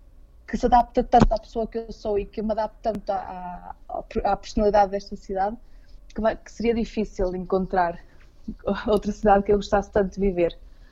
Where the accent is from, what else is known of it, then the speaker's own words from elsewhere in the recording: Portugal; moved away; Sempre que eu digo que sou de Portugal aqui, toda a gente diz mil coisas lindas sobre o meu país.